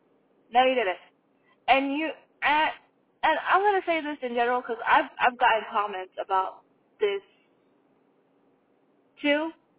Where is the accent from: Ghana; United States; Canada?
Canada; Montreal, Quebec; I am a nobody from Montreal. Okay? I am a nobody from Canada.